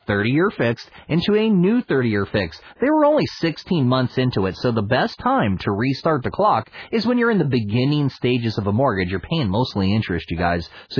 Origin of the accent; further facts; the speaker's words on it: Pittsburgh, Pennsylvania, United States; I'm from Pittsburgh, Pennsylvania. We have cop-out pierogies and perfect Polish-style dumplings.